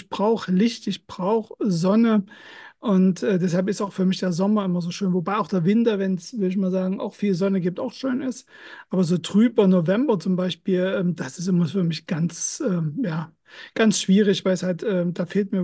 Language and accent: German; Leipzig, Saxony, Germany; wo ich aufgewachsen bin, wir haben in einem Mietshaus gewohnt in Leipzig, im Erdgeschoss unten.